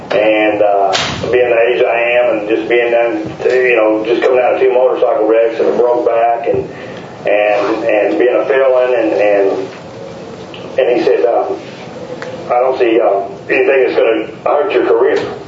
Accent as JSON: {"language": "English", "town": "Frankfort", "region": "Kentucky", "country": "United States", "tie": "born or raised there", "moved": "as an adult", "said": "And I grew up in Frankfort, and I came to Lexington in 1988, and I started my career here."}